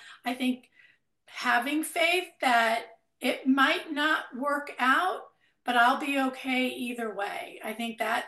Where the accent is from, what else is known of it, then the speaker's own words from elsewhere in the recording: Florida, United States; Fun fact, I grew up in South Florida